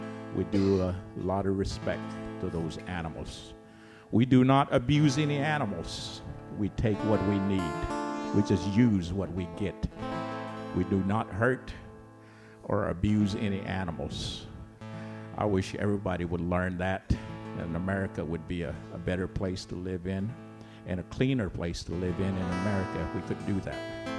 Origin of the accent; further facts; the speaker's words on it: Florida, United States; way down in the Everglades where I was born and raised, my son, we grew up around in South Florida, especially out there, way out there in the swamps in the Everglades.